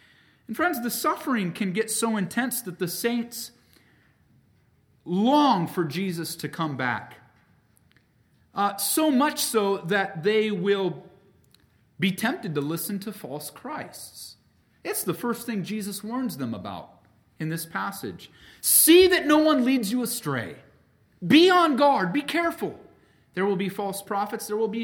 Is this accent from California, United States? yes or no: yes; California, United States; Growing up in California in the end times madness era of the 80s and 90s